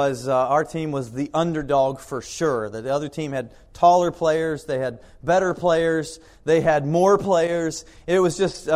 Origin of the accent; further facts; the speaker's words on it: Kansas, United States; now in Florida, United States; and I grew up in Kansas, and so I hated the Denver Broncos.